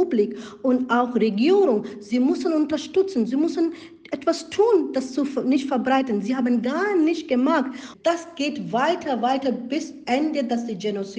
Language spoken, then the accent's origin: German; Myanmar; German is a second language; Aber in meiner Heimat, Myanmar, jeder hat Facebook-Konto.